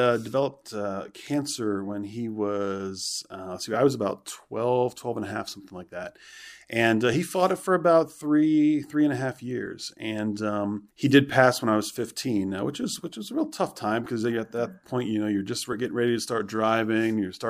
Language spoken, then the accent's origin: English; Lewisburg, Pennsylvania, United States; I was born and raised in Lewisburg, Pennsylvania, which is actually the area that we came here from.